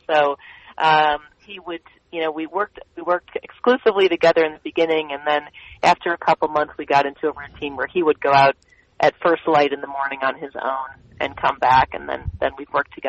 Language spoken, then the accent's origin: English; Jerusalem, Jerusalem District, Israel; moved away; So my father is a Christian, my mother is a Muslim, and then I grew up in Jerusalem.